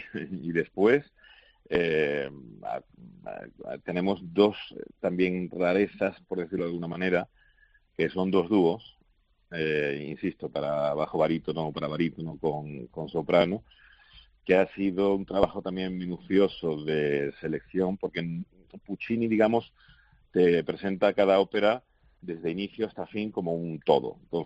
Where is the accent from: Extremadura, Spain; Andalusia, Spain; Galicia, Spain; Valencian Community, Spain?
Andalusia, Spain; Málaga; Y bueno, pues esta es una vuelta que me apetecía mucho siempre, aparecer por Málaga, por mi tierra